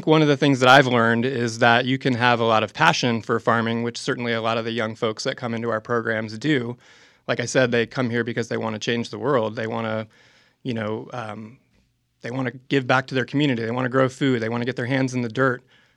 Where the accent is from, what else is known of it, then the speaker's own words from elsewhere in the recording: United States; Well, I grew up outside of Washington, D.C. in a big urban and suburban environment, pretty far away from the farm world.